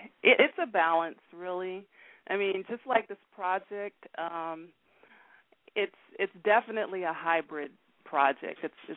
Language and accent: English; Inglewood, California, United States; Yes. I was raised in California, in Los Angeles, Inglewood, to be exact. And I came from a musical family.